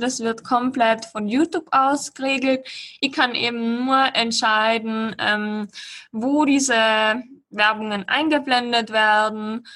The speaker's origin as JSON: {"language": "German", "country": "Austria", "said": "Also bei uns in Österreich ist es ja so"}